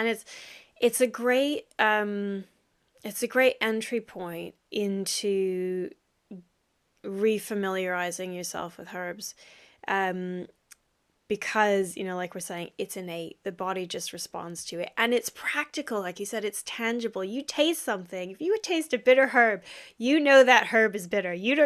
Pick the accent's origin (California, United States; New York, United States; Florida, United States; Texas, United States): Florida, United States; now in United Kingdom; I'm originally from Florida. This summer has been insufficient, so shall we say.